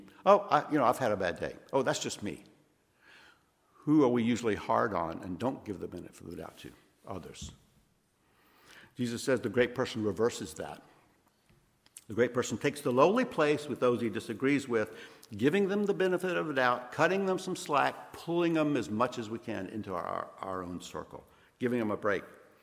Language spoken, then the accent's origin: English; Columbia, Mississippi, United States; also born or lived in Kosciusko; I was born in Kosciuszko, Mississippi, raised in Columbia here.